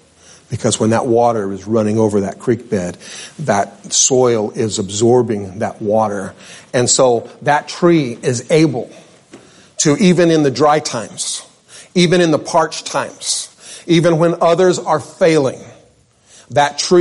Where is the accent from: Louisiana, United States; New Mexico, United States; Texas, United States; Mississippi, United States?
New Mexico, United States; And again, I grew up in New Mexico.